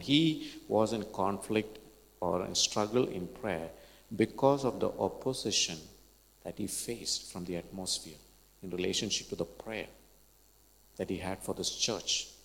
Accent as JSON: {"language": "English", "region": "Kerala", "country": "India", "accent": "Malayalam", "second_language": "English", "said": "My accent could be a little different now, a little bit of Malayalam in it. It's okay, you can still follow."}